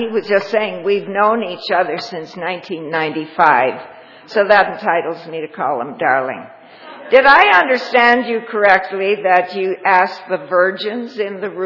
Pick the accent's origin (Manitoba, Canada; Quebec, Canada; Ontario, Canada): Ontario, Canada; Toronto; So I said … I'm from Toronto.